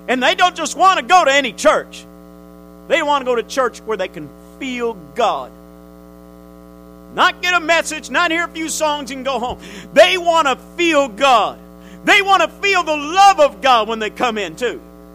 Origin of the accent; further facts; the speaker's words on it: Connecticut, United States; And that's a sad thing that happened in my home state of Connecticut.